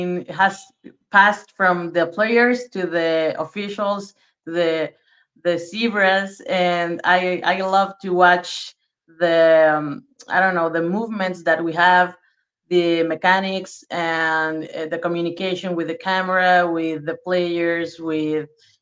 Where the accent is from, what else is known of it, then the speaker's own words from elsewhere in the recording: Mexico; I'm from Mexico